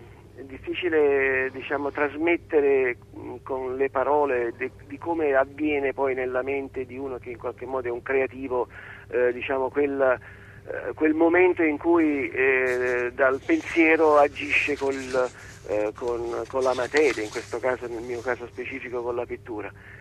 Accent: Pozzuoli, Campania, Italy; born there; now in Assisi, Italy; Io sono vivo ad Assisi, anche se sono nato a Pozzuoli, nell'area Flegrea, ma da 16 anni vivo ad Assisi

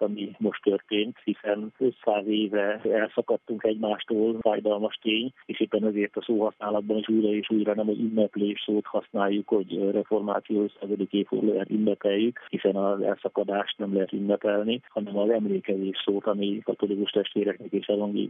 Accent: Hungary; azt hiszem, hogy egyedüli magyarként jelen lehettem ezen a közös megemlékezésen

